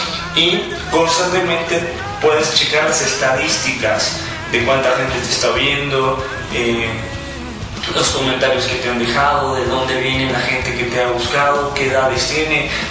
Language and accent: Spanish; Guatemala; now in Mexico City, Mexico; no soy mexicano, soy de Guatemala, vivo en México, en el Distrito Federal, y amo mucho este país, es precioso, pero pues soy orgullosamente guatemalteco.